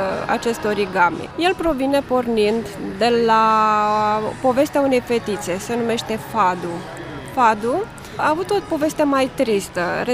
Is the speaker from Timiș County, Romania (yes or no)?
no; Suceava, Suceava County, Romania; sunt din Suceava